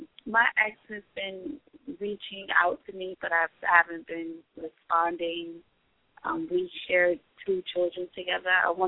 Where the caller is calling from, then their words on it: New York, United States; I'm calling from New York.